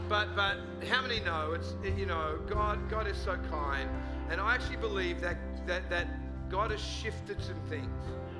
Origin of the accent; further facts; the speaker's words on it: Australia; accent: Australian; Just sitting there, just FaceTiming my family, and she overheard my Australian accent.